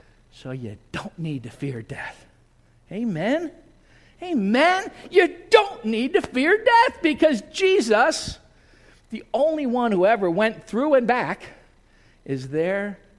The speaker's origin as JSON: {"language": "English", "region": "East Coast", "country": "United States", "tie": "born or raised there", "said": "I grew up on the East Coast. In the 60s and the 70s, when I was growing up and I was in junior high, there was a lot of racial tension."}